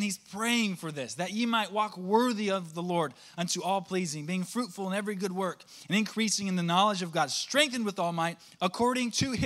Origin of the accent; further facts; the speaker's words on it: United States; Look, I'm an American through and through, okay? My wife got me to like apple pie. I love the flag.